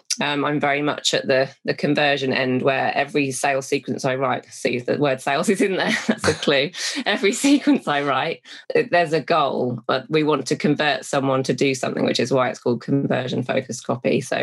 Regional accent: London, United Kingdom; A lot of Londoners don't even say Birmingham right, and I'm from London, so.

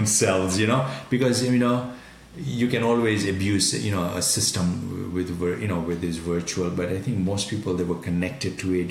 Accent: Kenya; I was born and raised in Africa, in Kenya. I'm an Indian ancestry, but born and raised in Kenya.

